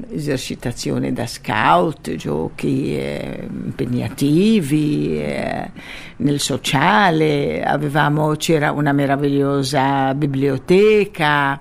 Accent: Gaza, Gaza Strip, Palestine; ma io sono nata e cresciuta a Gaza, io mi considero palestinese di Gaza ovviamente.

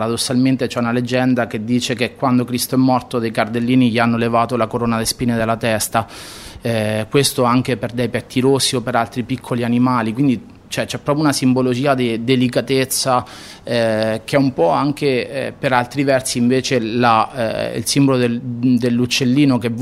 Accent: Marche, Italy; perché io comunque vengo dalle Marche e questo sicuramente è una cosa che porto dentro, cioè che mi ha formato

